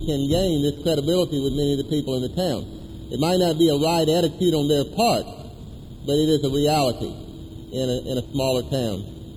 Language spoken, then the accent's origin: English; Haines City, Florida, United States; I'm from Haines City, Florida, and Central Florida Presbytery.